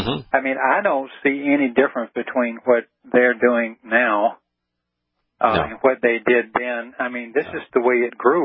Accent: Australia; because I grew up in Australia and I studied the British Empire a lot

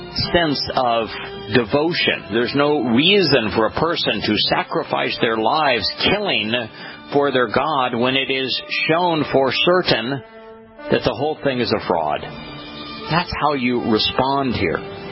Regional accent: United States; And as an American, it is illegal to pay the ransom.

